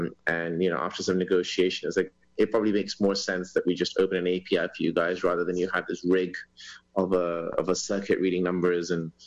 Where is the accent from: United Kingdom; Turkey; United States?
United Kingdom; London; So, as my accent probably gives away, I'm a Brit. So I was born and brought up in North London.